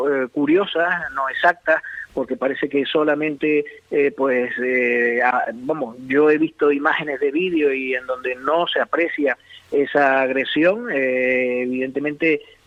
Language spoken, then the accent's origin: Spanish; Spain